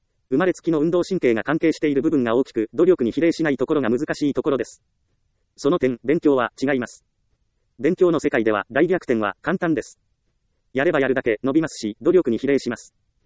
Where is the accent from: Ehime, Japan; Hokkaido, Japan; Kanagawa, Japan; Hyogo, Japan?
Ehime, Japan; 私の実家は愛媛の田舎です。家の近くには自販機、コンビニ、道路に信号機すらないところです。